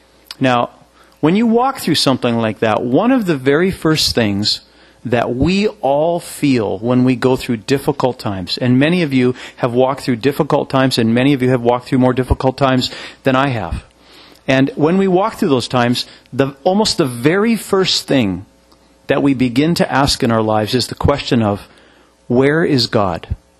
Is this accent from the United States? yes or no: no; Regina, Saskatchewan, Canada; And I grew up out on the Canadian prairies in a province that's called Saskatchewan. It's an Indian name. And I grew up in Regina, Saskatchewan.